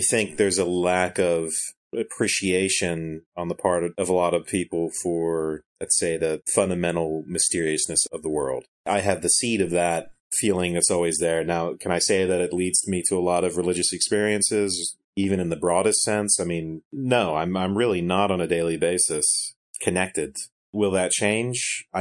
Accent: Savannah, Georgia, United States; I went to a Unitarian service when I was in Savannah, which is my hometown, to the Jingle Bells Church.

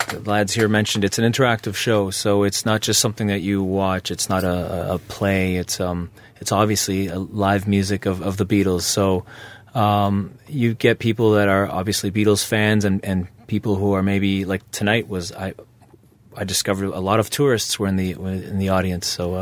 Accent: Canada; But being a Canadian... I was always only going to be here just to help get the show started.

